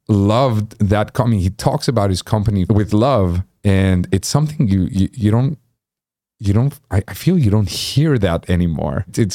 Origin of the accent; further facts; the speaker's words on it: Saudi Arabia; I'm a child of the construction industry. I grew up in Saudi Arabia.